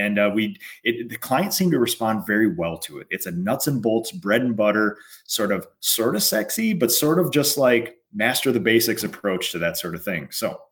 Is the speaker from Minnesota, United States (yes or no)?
yes; Eden Prairie, Minnesota, United States; I'm from Eden Prairie.